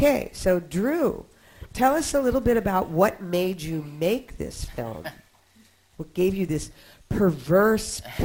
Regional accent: Pennsylvania, United States; Well, I'm from Pennsylvania, and I went to school in Connecticut.

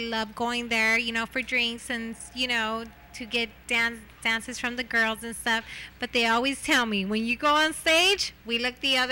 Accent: Corona, California, United States; Yeah, I grew up... I grew up in Corona, California.

